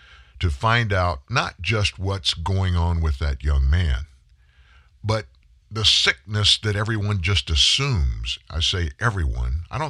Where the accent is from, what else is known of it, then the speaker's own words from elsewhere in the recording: Franklin, Louisiana, United States; I grew up in South Louisiana, hunted and fished, and we ate everything that I killed. And in my family, when we lived in Franklin, we needed meat to be brought